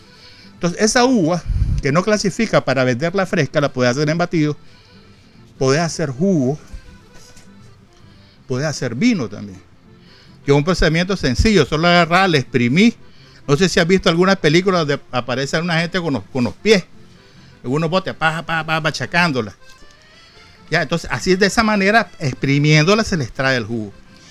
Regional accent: León, Nicaragua; yo me acuerdo cuando era chaval en León, en el Parque Central de León

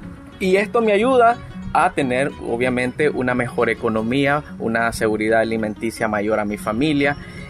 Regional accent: Nueva Guinea, South Caribbean Coast Autonomous Region, Nicaragua; soy de comunidad de Las Delicias del Masallón, municipio de Nueva Guinea

